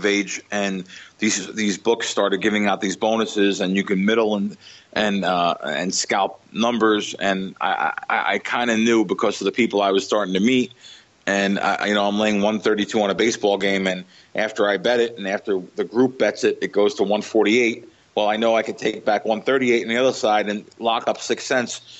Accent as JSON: {"language": "English", "region": "New Jersey", "country": "United States", "tie": "born or raised there", "said": "I grew up in Jersey. Do you think a kid in Jersey needs another vice at 21 years old?"}